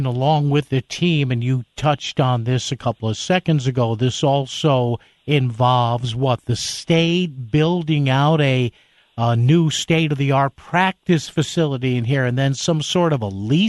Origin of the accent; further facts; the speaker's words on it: Connecticut, United States; with all due respect to the great state of Connecticut, my home state, I'm not going anywhere as I retire here in a few years.